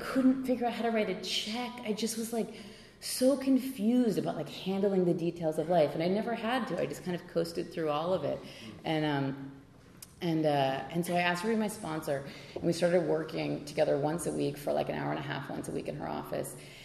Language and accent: English; New York City, New York, United States; because I thought I was so important because I grew up in New York City.